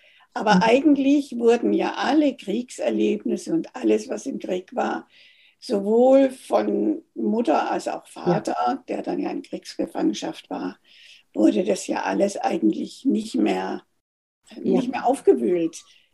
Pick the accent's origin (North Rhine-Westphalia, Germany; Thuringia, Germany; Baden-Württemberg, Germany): Baden-Württemberg, Germany; Gerstetten; born or raised there; also born or lived in Schweinfurt